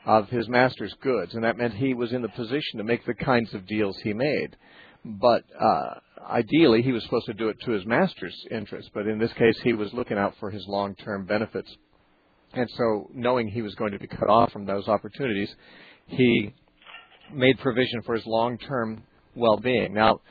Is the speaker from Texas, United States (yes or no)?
no; Santa Cruz, California, United States; Okay, next we're going to talk to Deborah from Santa Cruz, California, my hometown.